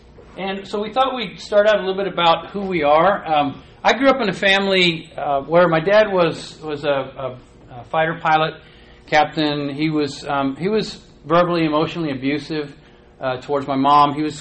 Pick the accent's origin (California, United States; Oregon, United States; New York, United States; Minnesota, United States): Oregon, United States; Portland; And we're from Portland, Oregon, the Agape Church of Christ.